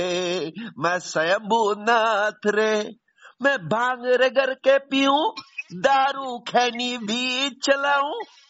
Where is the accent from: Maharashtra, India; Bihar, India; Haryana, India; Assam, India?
Assam, India; Guwahati